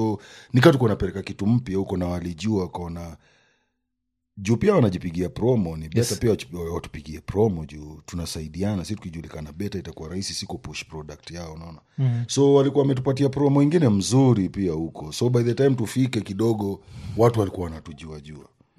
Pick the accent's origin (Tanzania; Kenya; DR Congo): Kenya; Kwanza hata sisi tukienda huko wanajua tumetoka Kenya